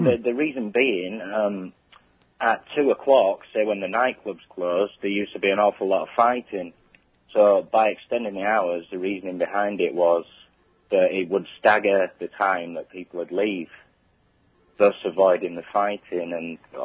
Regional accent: England, United Kingdom; I'm from England.

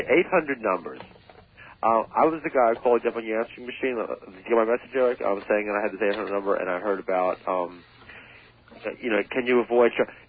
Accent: United States; Hey, I'm an American, and in America, an 800 call is by definition.

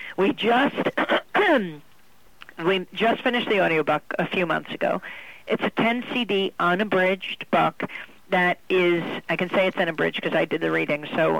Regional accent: Bay Shore, New York, United States; I come from Bayshore.

